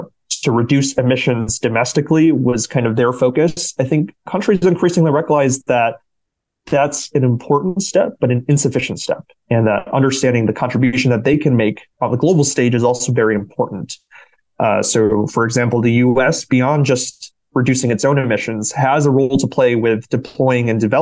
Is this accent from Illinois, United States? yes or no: no; Wisconsin, United States; something that my home state of even Wisconsin is already seeing, where climate change is impacting growing seasons.